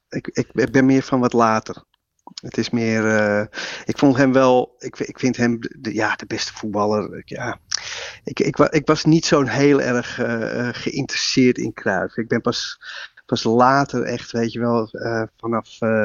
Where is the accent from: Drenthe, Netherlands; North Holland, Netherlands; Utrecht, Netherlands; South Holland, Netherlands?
North Holland, Netherlands; Amsterdam; accent: Jordanees; Maar het is met mijn beetje Jordanees tongval ingesproken.